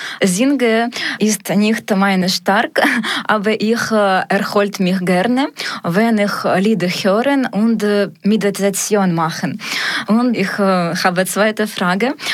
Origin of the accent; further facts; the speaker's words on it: Ukraine; ich komme aus der Ukraine und ich bin Fachärztin für Psychiatrie